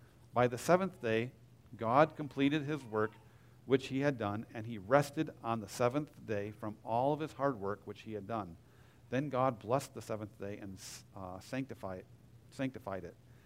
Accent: Michigan, United States; I come from Michigan, where if you're in Michigan in the middle of October, all the trees are beautiful

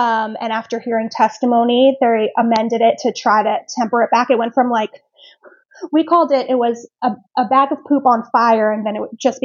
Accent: Maryland, United States; I grew up in Prince George's County public schools. And for those of you not familiar, Prince George's County is like one of the most diverse school districts and counties. Like, I don't know anywhere, but like certainly in the state of Maryland.

